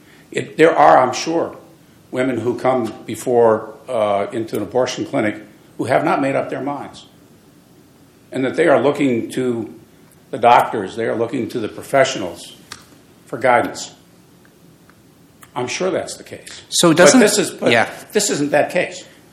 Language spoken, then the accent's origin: English; New Jersey, United States; State can do what they do in my home state of New Jersey.